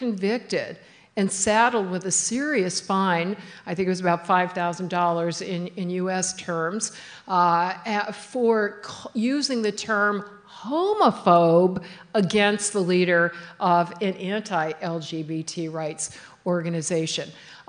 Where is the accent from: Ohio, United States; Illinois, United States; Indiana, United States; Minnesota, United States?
Minnesota, United States; I've got to watch what I say here because I'm from Minnesota